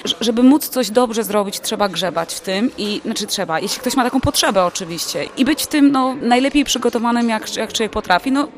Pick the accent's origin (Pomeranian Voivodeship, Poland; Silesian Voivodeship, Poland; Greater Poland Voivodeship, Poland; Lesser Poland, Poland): Lesser Poland, Poland; Tarnów; born there; Przyznam się szczerze, ponieważ jestem z urodzenia Tarnowianką.